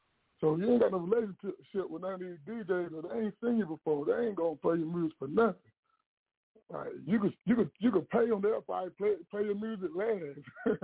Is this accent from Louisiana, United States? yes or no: yes; Louisiana, United States; born there; also born or lived in Philadelphia, Pennsylvania; I was born in Louisiana. Stayed in Philly.